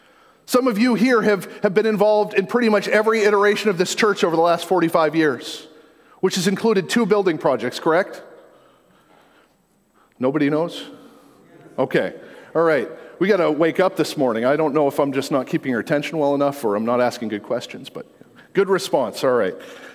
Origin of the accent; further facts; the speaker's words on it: Maine, United States; I'm from Maine. There are little stores all over the state of Maine that are really hot spots for gossip.